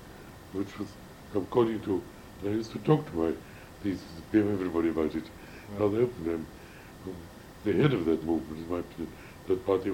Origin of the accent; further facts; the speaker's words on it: England, United Kingdom; I think it was being English, because I was quite popular